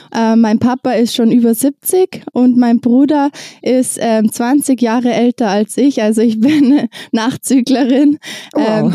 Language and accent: German; Bavaria, Germany; Ich komme aus der Nähe von München, westlich von München